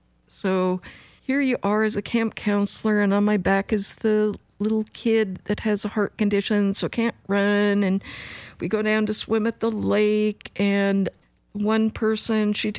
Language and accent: English; Seattle, Washington, United States; I grew up in Seattle.